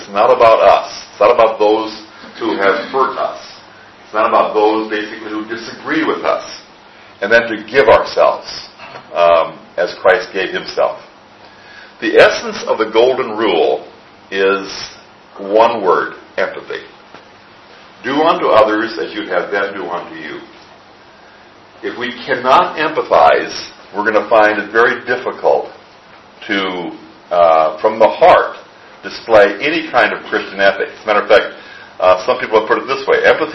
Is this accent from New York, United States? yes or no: no; South Dakota, United States; Many of you know that I grew up in the Midwest. And when I look at old pictures of and I think I showed some of them a couple weeks ago, of where I grew up in South Dakota, where it's still snowing out there and blowing.